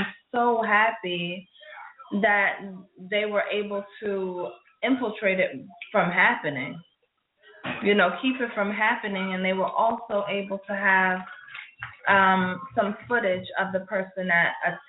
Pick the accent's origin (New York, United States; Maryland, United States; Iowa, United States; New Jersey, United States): New York, United States; moved away; I'm from New York. That's, you know, New York is where I'm from.